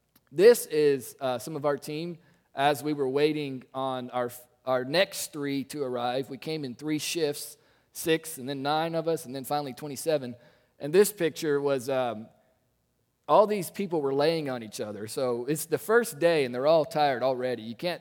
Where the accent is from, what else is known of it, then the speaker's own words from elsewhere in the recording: Florida, United States; very crazy things that are happening in my home state of Florida and the city of Orlando, and I have family living in Orlando